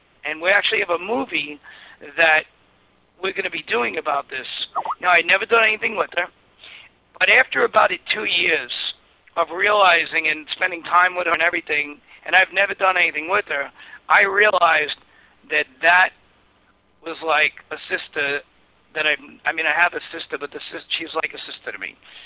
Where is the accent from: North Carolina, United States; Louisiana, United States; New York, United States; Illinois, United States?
New York, United States; Brooklyn; I grew up in Brooklyn. I grew up in Bergen Beach, and then we moved to Bensonhurst.